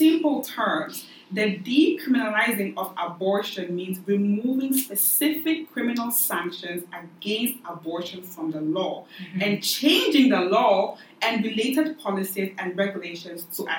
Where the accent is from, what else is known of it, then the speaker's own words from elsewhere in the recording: Cameroon; I'm from Cameroon. We are from different countries.